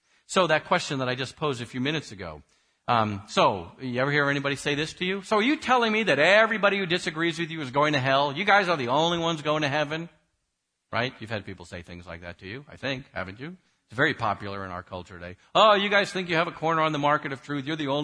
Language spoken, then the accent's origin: English; New York, United States; is I'm originally from New York. So a New York Jew. So whatever you need to do to translate this to Maryland Gentile, do it, okay?